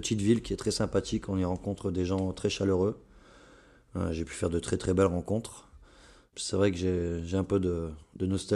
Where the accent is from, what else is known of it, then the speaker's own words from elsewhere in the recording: Haubourdin, Hauts-de-France, France; j'ai grandi, ma petite enfance, j'ai grandi à Aubourdin, où c'était une cité HLM